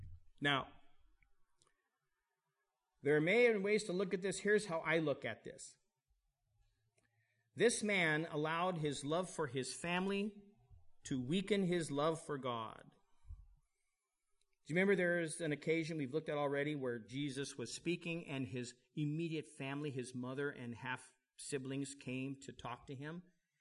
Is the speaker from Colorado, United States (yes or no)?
yes; Denver, Colorado, United States; when I was growing up in Denver, there were a lot of guys in the seminary where I was in school.